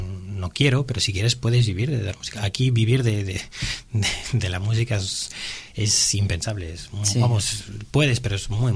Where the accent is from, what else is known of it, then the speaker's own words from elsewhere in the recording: Laredo, Cantabria, Spain; yo vengo de Laredo